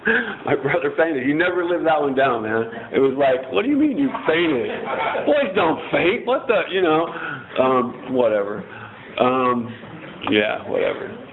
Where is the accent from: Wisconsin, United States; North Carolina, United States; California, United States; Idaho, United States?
California, United States; Bakersfield; also born or lived in Fresno; Actually, I was born in Fresno, raised in Bakersfield.